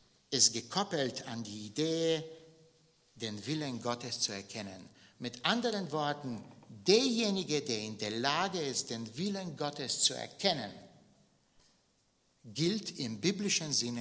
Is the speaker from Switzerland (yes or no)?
no; Bulgaria; Ich habe als Kind in Bulgarien zum ersten Mal den Ausdruck gehört